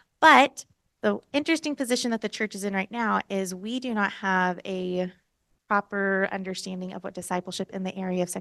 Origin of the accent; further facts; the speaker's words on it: Texas, United States; I grew up in Texas, lived in Portland for about 6 months church planting in 2017, moved back to Texas